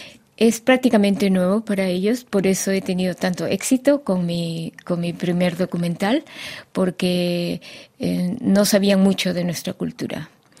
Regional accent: Lima, Peru; mi interés en el idioma empezó desde mi infancia, porque vivíamos en Lima, éramos 7 hermanos, pero yo escuchaba a mis padres hablar el quechua

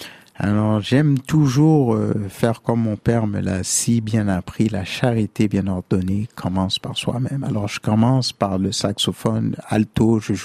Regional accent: Montreal, Quebec, Canada; born there; nous, Haïtiens. Je suis né à Montréal de parents haïtiens

